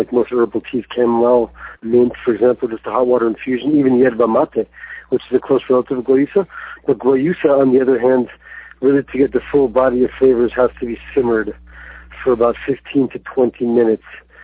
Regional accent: Quito, Pichincha, Ecuador; because back in the days when I was a kid, I was raised in Ecuador, in Quito, in the mountains

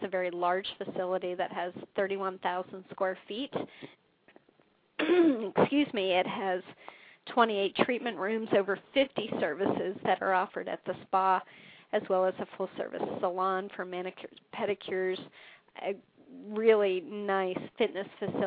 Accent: Pennsylvania, United States; born there; I'm a Yankee. I was born in Pennsylvania

